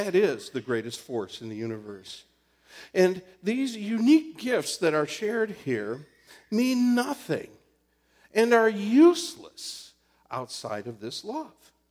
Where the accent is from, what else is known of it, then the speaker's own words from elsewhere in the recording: Ann Arbor, Michigan, United States; In this case, growing up in Ann Arbor, Michigan, it was the Catholic charismatic movement that I was introduced to.